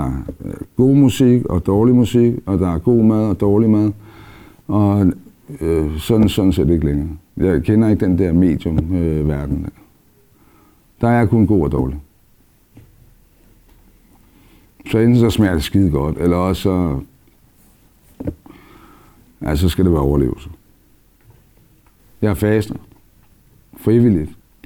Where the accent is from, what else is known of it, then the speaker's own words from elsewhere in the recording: Copenhagen, Capital Region of Denmark, Denmark; born there; og jeg er 56, og jeg er født her på Vesterbro